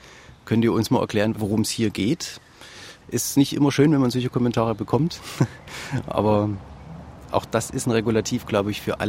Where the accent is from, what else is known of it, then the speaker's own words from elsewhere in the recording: East Germany, Germany; Also ich komme aus der DDR, da waren eben bestimmte andere Kriterien wichtiger für die Bühne.